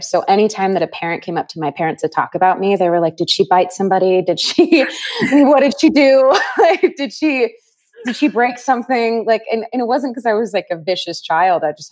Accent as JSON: {"language": "English", "region": "California", "country": "United States", "tie": "born or raised there", "said": "Yeah, my dad played baseball. He coached baseball. We grew up in Northern California."}